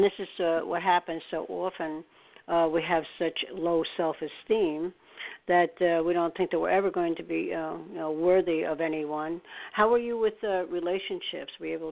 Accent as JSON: {"language": "English", "town": "Staten Island", "region": "New York", "country": "United States", "said": "We're always looked down by the rest of New Yorkers because we came from Staten Island."}